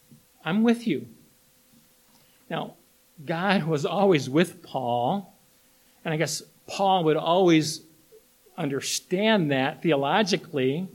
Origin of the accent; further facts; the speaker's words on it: St. Ignace, Michigan, United States; I grew up in St. Ignace, and I used to go diving off the Mackinac Bridge.